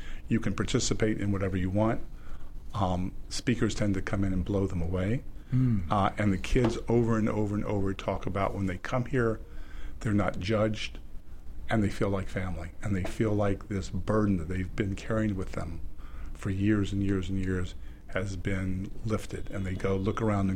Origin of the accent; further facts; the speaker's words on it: the South, United States; As a Southerner, we hated we just hated them.